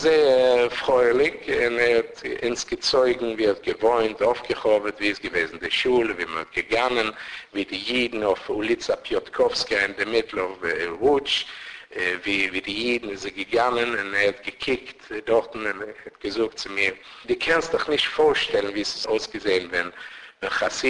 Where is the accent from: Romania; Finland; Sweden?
Sweden; Malmö, Skåne; German is a second language; ich bin geboren in Malmö und ich habe dort gewohnt, gemacht mein ganzes Leben. Ich habe gewohnt ein Jahr in Israel auch.